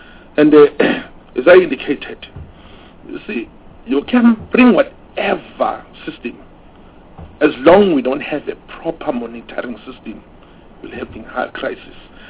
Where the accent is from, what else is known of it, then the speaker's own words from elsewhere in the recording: Mpumalanga, South Africa; Like I'm from Mpumalanga.